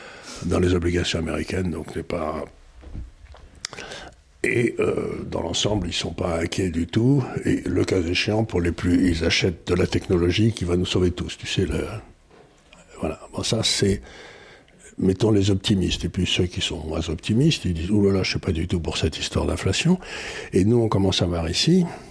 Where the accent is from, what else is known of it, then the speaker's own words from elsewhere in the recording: Occitanie, France; quand j'étais enfant, quand j'étais dans le Gers là-bas.